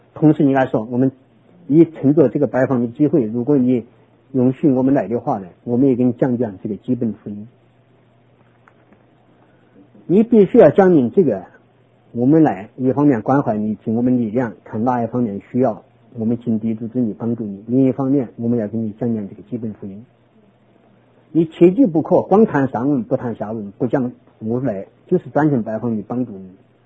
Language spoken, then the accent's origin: Chinese; China; 我们都是中国人